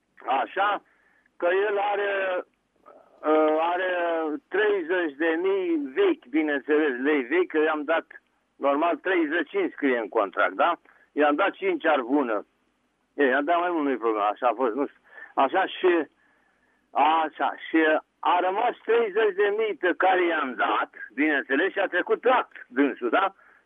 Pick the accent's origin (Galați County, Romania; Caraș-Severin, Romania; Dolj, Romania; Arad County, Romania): Dolj, Romania; Calafat; că sunt din Calafat, aici sunt și frate